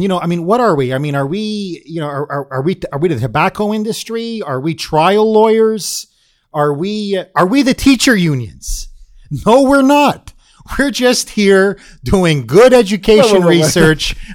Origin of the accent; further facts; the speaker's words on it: Canada; I am Canadian, in fact.